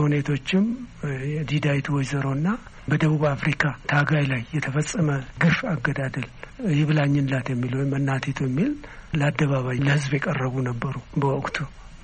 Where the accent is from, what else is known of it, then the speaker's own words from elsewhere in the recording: Nekemte, Oromia, Ethiopia; born there; እኔ የተወለድኩት ለቀምት ነው። አባቴ የመጣው ከጎጃም ነው።